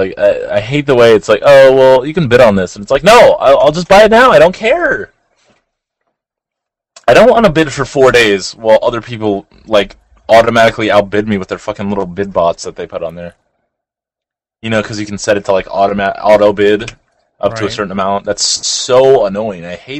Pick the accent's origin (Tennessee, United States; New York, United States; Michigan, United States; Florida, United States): Florida, United States; Miami; That's probably the only reason I like him, because I'm from Miami.